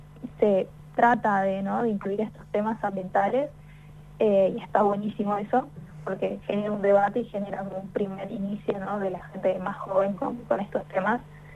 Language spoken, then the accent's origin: Spanish; La Plata, Buenos Aires Province, Argentina; yo soy de La Plata